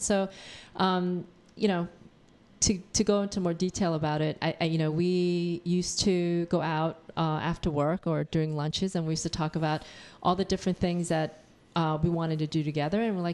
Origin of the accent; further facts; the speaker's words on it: Queens, New York, United States; And I grew up in Queens where there were no large businesses. It was all family-run.